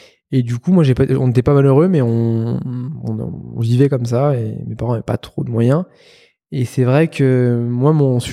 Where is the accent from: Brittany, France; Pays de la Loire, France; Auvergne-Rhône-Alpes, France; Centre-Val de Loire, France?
Auvergne-Rhône-Alpes, France; Lyon; born there; Je suis né à Lyon, dans une famille très classique, très modeste.